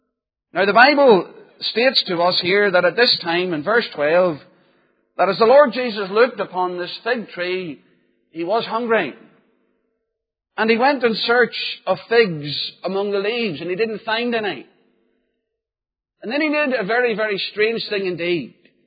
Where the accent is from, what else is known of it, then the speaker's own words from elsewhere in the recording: Northern Ireland, United Kingdom; I come from County Armagh, originally near Loch Gall, where there are many orchards.